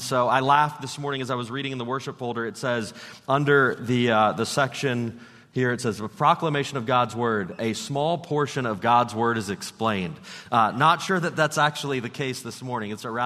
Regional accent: Pennsylvania, United States; I'm from Pennsylvania, went to school in North Carolina, about 8 hours away from home

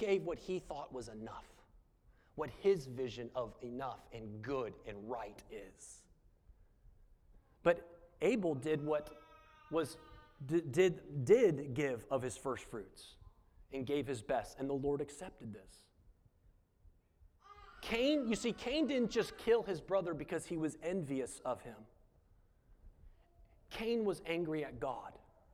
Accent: the South, United States; We'll be passive aggressive. We're from the South.

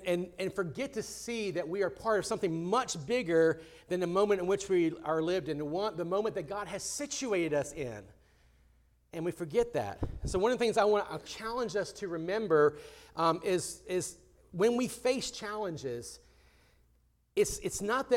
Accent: United States; because I'm American.

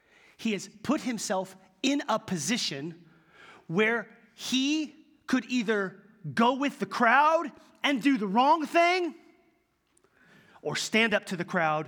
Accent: Oklahoma, United States; born there; I was born in Oklahoma and I'm proud Arkansas.

